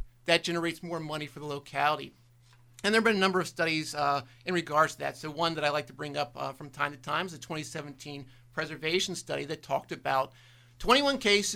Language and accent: English; Fredericksburg, Virginia, United States; Where are you from? You know, we noticed your accent. And I said, Fredericksburg, Virginia. And they said, we know where that is.